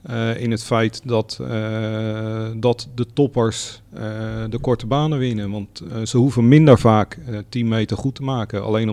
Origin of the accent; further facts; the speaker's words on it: Leidschendam, South Holland, Netherlands; Dus zeker die van Voorschoten, omdat ik kom uit Leidschendam.